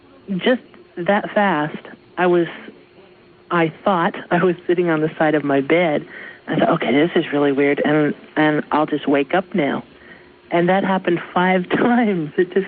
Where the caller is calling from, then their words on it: South East England, United Kingdom; In the south part, in Hampshire.